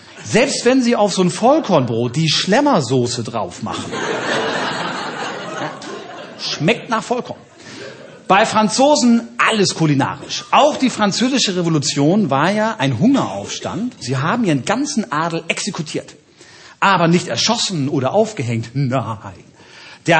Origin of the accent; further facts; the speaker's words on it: Hamburg, Germany; Die Antwort ist auch für mich als Hamburger jetzt schockierend, um ehrlich zu sein.